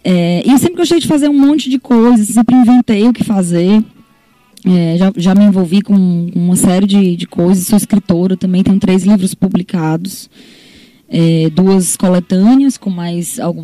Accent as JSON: {"language": "Portuguese", "town": "Caucaia", "region": "Ceará", "country": "Brazil", "tie": "born there", "said": "Eu vim do bairro Pio 12, onde eu nasci."}